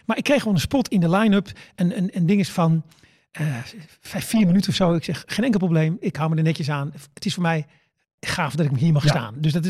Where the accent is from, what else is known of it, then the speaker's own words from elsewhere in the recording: Netherlands; Weet je, ik kom uit Nederland.